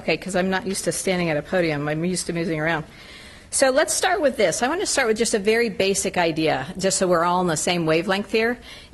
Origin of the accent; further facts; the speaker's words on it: New Mexico, United States; I was from Podunk, New Mexico, and all the files came in here to the University of Washington